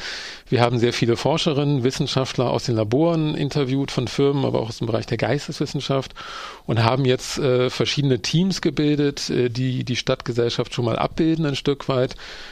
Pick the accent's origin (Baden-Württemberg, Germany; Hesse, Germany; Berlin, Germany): Berlin, Germany; ich bin aus Berlin